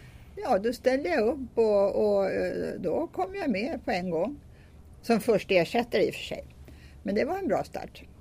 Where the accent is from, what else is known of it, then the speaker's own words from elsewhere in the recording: Stockholm, Stockholm County, Sweden; Ja, jag är uppvuxen i stan på Lilla Essingen. Där jag bodde tills jag var 19 år.